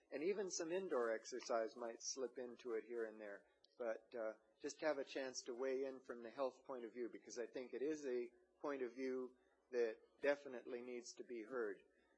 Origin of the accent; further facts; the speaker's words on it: Atascadero, California, United States; from Atascadero. I'm one of your constituents